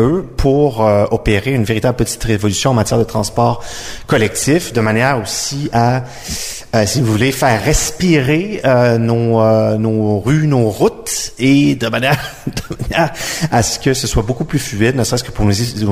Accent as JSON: {"language": "French", "region": "Quebec", "country": "Canada", "said": "Moi, évidemment, comme fier patriote québécois, je souhaiterais qu'on soit à la table"}